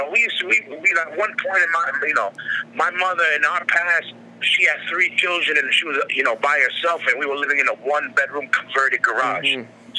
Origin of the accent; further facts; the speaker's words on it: Queens, New York, United States; Well, I grew up in Queens, but I was in the LES with Freddie and all these dudes.